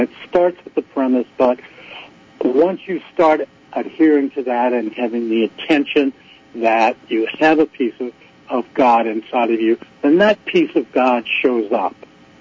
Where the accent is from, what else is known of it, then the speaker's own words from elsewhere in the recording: New Orleans, Louisiana, United States; I was born and raised in New Orleans, so that word kind of follows with me.